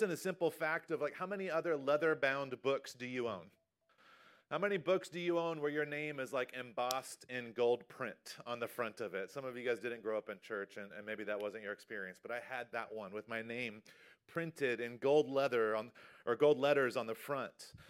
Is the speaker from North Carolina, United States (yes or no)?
yes; North Carolina, United States; also born or lived in Kentucky; because I lived the first half of my life in North Carolina. But technically, I'm from Kentucky, because I was born in Kentucky. I only lived there for 6 months